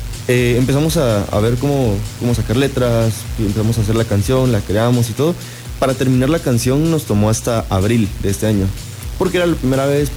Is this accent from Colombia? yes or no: no; Guatemala; Siempre como guatemalteco, siempre como diciendo de dónde vengo